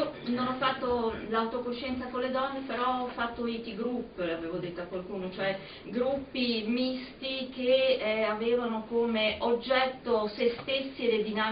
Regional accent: Bordighera, Liguria, Italy; vivevo al confine, no? Vengo da Bordighera, ai confini con la Francia, e studiavo proprio all'ultimo liceo di confine, a Ventimiglia

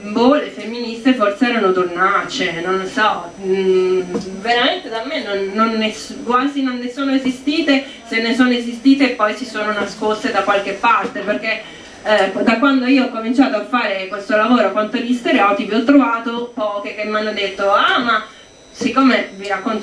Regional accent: Altopascio, Tuscany, Italy; io sono di Altopascio, provincia di Lucca

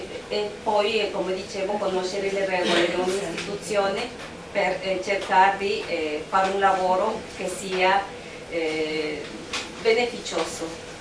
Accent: Ecuador; sono dall'Ecuador

